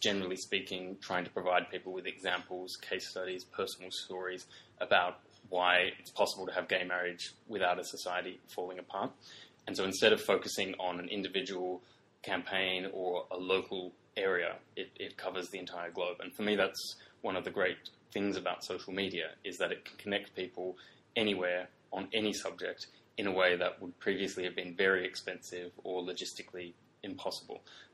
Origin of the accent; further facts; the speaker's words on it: Australia; moved away as an adult; also born or lived in United Kingdom; now in Brussels, Belgium; I come from Australia, where I grew up and lived for 22, 23 years.